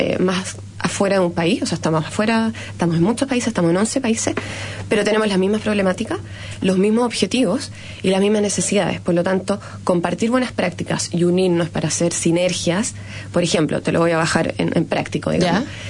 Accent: Barcelona, Catalonia, Spain; born there; also born or lived in Chile / Belgium; Yo partí trabajando en la ópera en Barcelona, porque yo nací en Barcelona, volví a Chile, después volví a vivir a Europa, me fui a vivir a Bélgica y después volví a Barcelona unos años

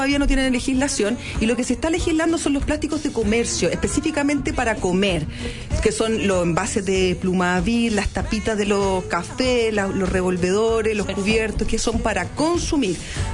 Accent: Chile; Y nosotros como chilenos solamente somos capaces de reciclar el 8%

